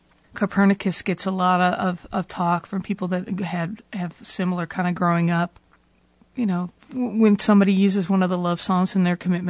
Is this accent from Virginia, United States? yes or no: no; Oklahoma, United States; And growing up in Oklahoma in 49, and which is basically banging on car hoods by the creek late at night.